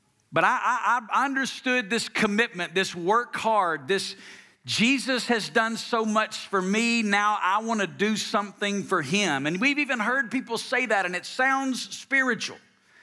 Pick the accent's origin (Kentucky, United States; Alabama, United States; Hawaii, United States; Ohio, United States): Alabama, United States; now in Las Vegas, United States; I grew up in the state of Alabama. I've lived the last 20 plus years in Las Vegas, Nevada, but growing up in Alabama, a lot of people assume you come from churched families.